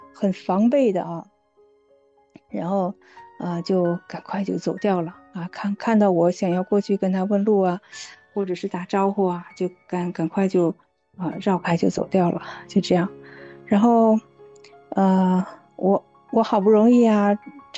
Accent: Harbin, Heilongjiang, China; 我们哈尔滨呢，因为我是土生土长的嘛

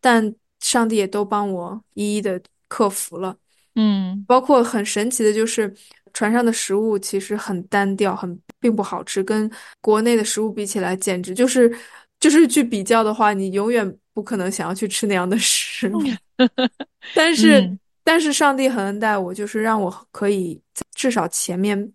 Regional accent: Shanghai, China; 就是因为我来自上海嘛，那上海这个城市是非常有效率的，然后服务各方面也都特别特别的好。但是来到加勒比海之后

